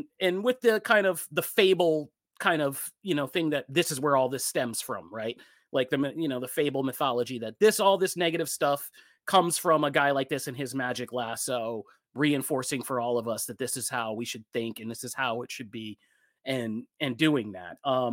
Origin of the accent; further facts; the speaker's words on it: Philadelphia, Pennsylvania, United States; I'm from Philadelphia and a man.